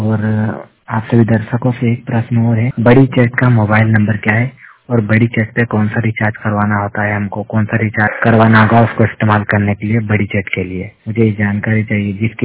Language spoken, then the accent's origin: Hindi; Indore, Madhya Pradesh, India; और मैं मध्य प्रदेश के इंदौर क्षेत्र का रहने वाला हूँ और मैं 100% ब्लाइंड हूँ।